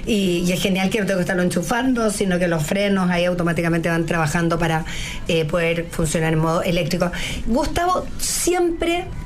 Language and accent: Spanish; Chile; yo soy tremendamente orgullosa de ser chileno. Chilena, y por donde he vivido en mi vida, siempre me preocupo de dejar la bandera bien, bien puesta, bien en alto